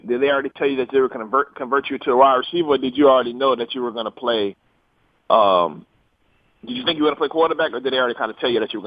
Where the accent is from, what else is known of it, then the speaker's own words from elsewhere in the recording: Tampa, Florida, United States; you're from Sarasota, Florida, and I'm from Tampa.